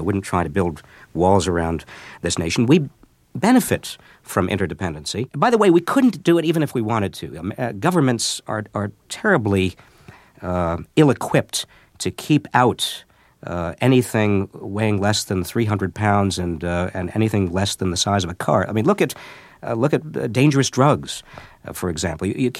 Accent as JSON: {"language": "English", "country": "United States", "said": "We are the American workforce. We are Americans who are engaged in making things and building things in America"}